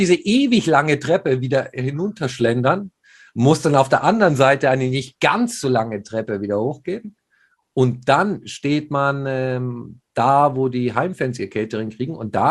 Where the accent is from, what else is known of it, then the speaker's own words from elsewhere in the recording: Munich, Bavaria, Germany; Ich hatte tatsächlich auch als Münchner Gänsehaut.